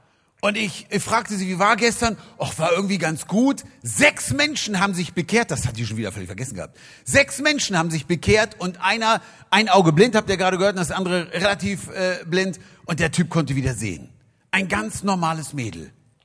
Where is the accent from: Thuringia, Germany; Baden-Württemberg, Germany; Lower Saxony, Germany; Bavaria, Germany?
Lower Saxony, Germany; Hanover; ich war 21 Jahre, ich komme aus Hannover, unglaublich aktiv